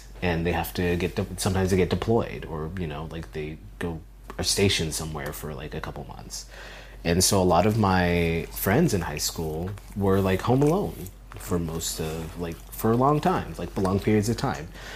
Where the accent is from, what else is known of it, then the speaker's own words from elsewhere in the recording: Philippines; born there; I'm 35 years old. I'm a military brat, or a former military brat, so I moved around a lot. I was born in the Philippines.